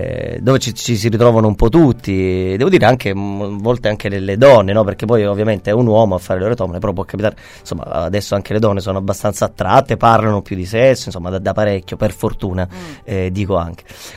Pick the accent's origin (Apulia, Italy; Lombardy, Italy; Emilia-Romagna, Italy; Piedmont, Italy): Apulia, Italy; No, io sono pugliese.